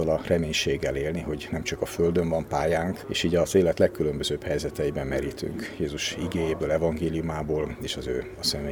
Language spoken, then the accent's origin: Hungarian; Pest, Hungary; eredetileg lelkész családban nőttem föl, Pest megye egy kis falujában voltam gyermek, édesapám ott szolgált, aztán Monoron érettségiztem egy állami gimnáziumban